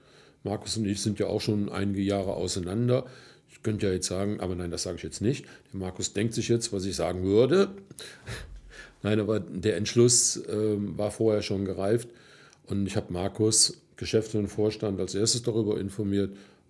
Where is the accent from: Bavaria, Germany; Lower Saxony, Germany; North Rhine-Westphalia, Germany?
North Rhine-Westphalia, Germany; Wevelinghoven; Hier ist meine Heimat und wir wohnen seit über 40 Jahren hier in Wevelnghofen